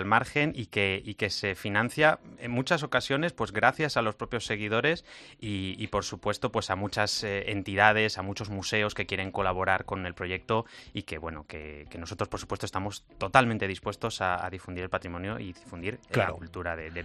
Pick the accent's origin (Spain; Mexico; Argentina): Spain; Segovia, Castile and León; born there